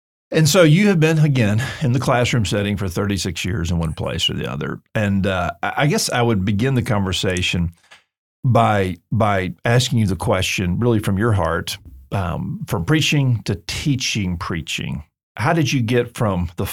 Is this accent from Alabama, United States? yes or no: yes; Alabama, United States; a strategic ministry there in Birmingham, Alabama, my home state.